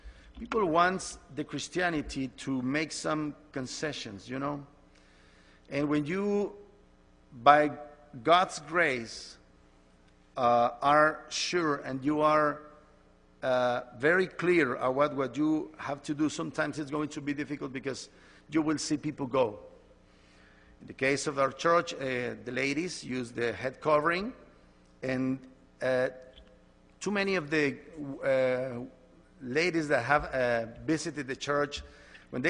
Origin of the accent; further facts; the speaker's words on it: Mexico; I'm here from Mexico.